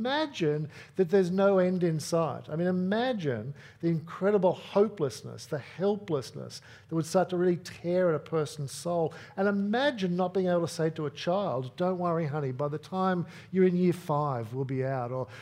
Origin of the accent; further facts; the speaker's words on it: Australia; I just can't conceive of how we as Australian citizens could think, oh, sure, do that in my name.